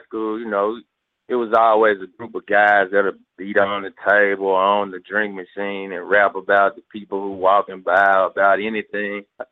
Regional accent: Memphis, Tennessee, United States; My mom from Chicago, so they connected, and I grew up in Memphis.

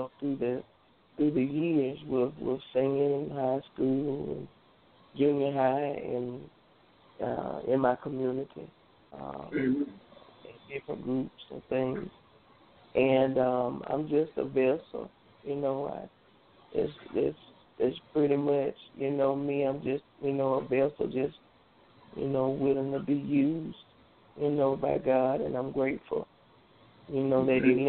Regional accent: Birmingham, Alabama, United States; I'm from Birmingham, Alabama. I've been singing since about the age of five.

